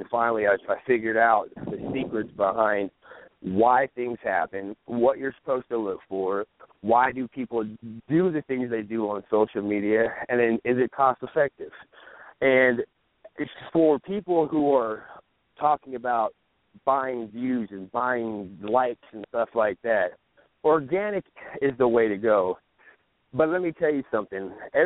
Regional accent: Texas, United States; I'm from Texas, not born out. Yeah, I was never raised out here in this Hollywood life

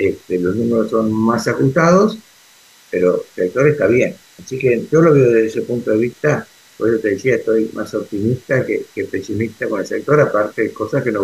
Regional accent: Argentina; porque así somos los argentinos

